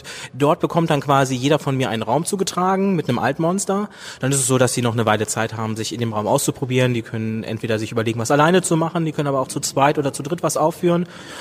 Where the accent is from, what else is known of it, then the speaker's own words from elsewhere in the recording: North Rhine-Westphalia, Germany; ich komme aus dem Ruhrgebiet